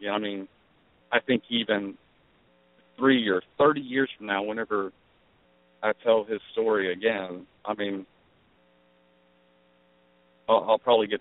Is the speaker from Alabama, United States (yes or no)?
no; Raleigh, North Carolina, United States; I've moved around a bit. I'm here from Raleigh, North Carolina